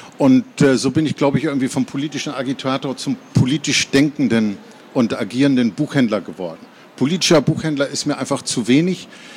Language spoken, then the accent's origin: German; West Germany, Germany; now in Rostock, Germany; Also ich komme ja auch aus dem Westen. Ich bin ja erst 1990 nach Rostock gekommen